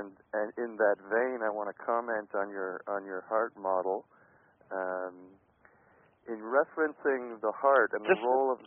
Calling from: Montreal, Quebec, Canada; I'm calling from Montreal.

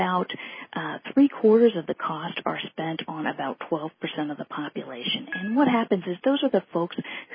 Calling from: Indianapolis, Indiana, United States; From Indianapolis.

